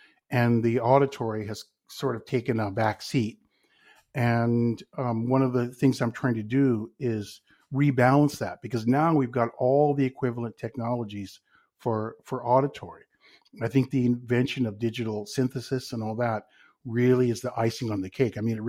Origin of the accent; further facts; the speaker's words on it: California, United States; I grew up in Silicon Valley. I don't think they were quite calling it that yet at the time, but there was a lot of technology going on